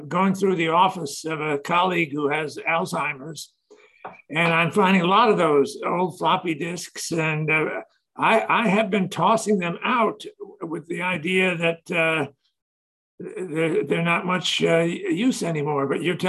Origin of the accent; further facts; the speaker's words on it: Minneapolis, Minnesota, United States; But we both have in common, we come from the Midwest. She's from Detroit and I was from Minneapolis.